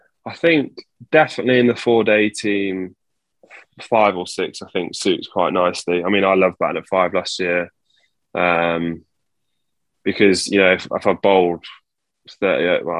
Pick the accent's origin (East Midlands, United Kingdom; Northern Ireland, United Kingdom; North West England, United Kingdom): East Midlands, United Kingdom; Retford; also born or lived in Worksop; I was born in Worksop. I mean, I lived there in Retford, actually, near Worksop for 7 or 8 years, I say, and then moved out towards Beaverway.